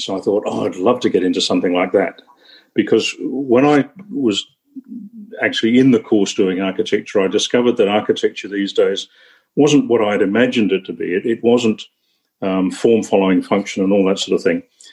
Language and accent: English; Melbourne, Victoria, Australia; I was born and grew up in Melbourne.